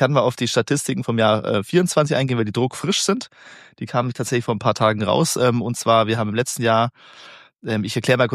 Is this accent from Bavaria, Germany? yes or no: yes; Bavaria, Germany; komme aus dem Unternehmerhaushalt, aus dem schönen Oberallgäu, bin dort groß geworden im Firmengebäude meiner Großeltern und Eltern.